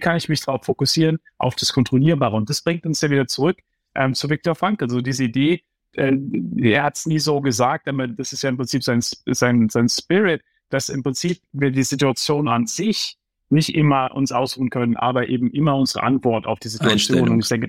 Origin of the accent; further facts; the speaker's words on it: Heidelberg, Baden-Württemberg, Germany; ich bin aufgewachsen im Umfeld, ja, du weißt, ich komme aus Heidelberg